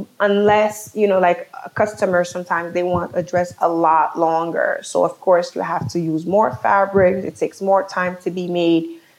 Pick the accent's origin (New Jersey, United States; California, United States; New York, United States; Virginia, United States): New York, United States; New York City; also born or lived in Haiti; being born in Haiti and growing up in New York City